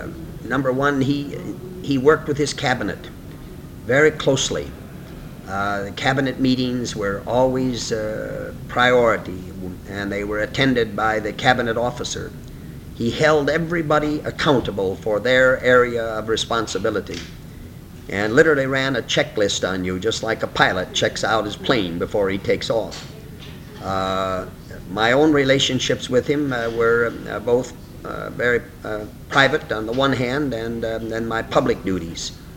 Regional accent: Midwest, United States; And I was a newcomer from the Midwest with no real acquaintanceship in the United States Senate.

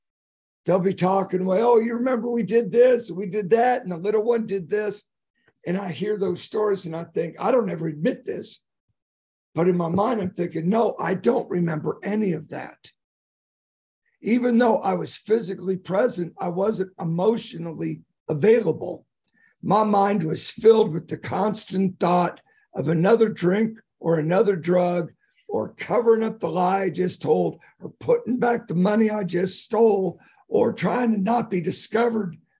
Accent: Phoenix, Arizona, United States; Now, I said … I'm from Phoenix, Arizona.

